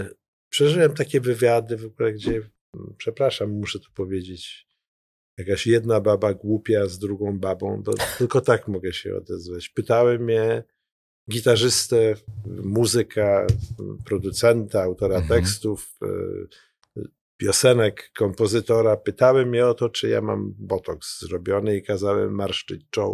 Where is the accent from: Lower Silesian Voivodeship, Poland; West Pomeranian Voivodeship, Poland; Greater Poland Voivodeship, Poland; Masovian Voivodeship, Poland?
Masovian Voivodeship, Poland; Mława; moved away; jestem mławiakiem, z tym, że no, z mojego miasta wyjechałem w 1974 roku. Trochę czasu. Przyjechałem do Trójmiasta i od tamtego czasu mieszkam do dzisiaj.